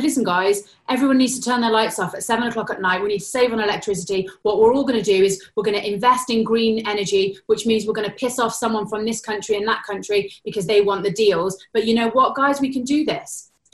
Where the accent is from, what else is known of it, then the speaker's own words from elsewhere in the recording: Wales, United Kingdom; I'm Welsh, I come from a Celtic lineage.